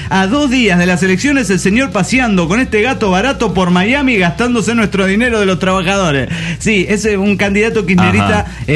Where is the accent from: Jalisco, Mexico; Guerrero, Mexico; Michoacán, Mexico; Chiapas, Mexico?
Chiapas, Mexico; Tapachula; now in Axochiapan, Mexico; Hola, ¿cómo están, amigos? … de Tapachula, Chiapas.